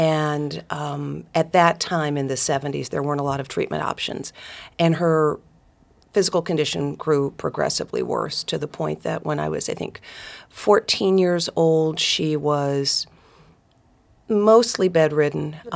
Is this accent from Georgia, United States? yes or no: yes; Dalton, Georgia, United States; I'm one of four daughters, grew up in Northwest Georgia. My hometown is Dalton, Georgia, carpet capital of the world.